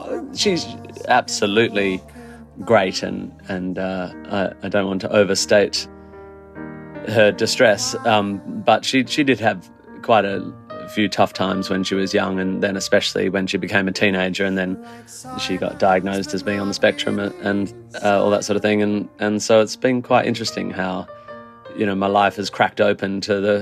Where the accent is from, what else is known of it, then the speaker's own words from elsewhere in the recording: Perth, Western Australia, Australia; I grew up in Perth, West Australia, and I had piano lessons up to about grade 3